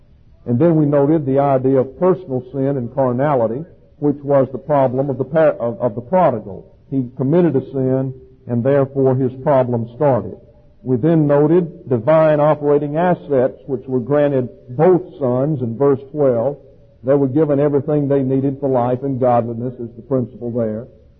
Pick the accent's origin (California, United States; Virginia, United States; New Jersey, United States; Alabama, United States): Alabama, United States; And I'm originally from Alabama.